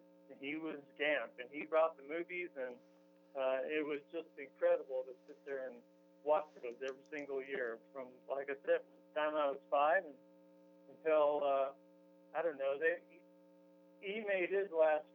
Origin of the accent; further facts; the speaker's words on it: Fullerton, California, United States; born there; I was born in Fullerton, California. It's in North Orange County, right next to Anaheim and Disneyland and all that.